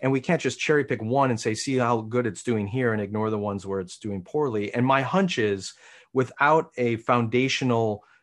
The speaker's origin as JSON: {"language": "English", "country": "United States", "said": "As an American, however, what worries me is the United States is a highly diverse society, right?"}